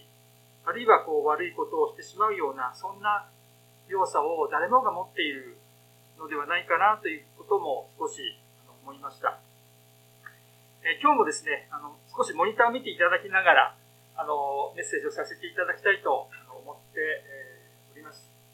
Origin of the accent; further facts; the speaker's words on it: Nagano, Japan; 自分が生まれ育ち、現在住んでいるこの長野県について知らないことが随分あるなというふうに思いました。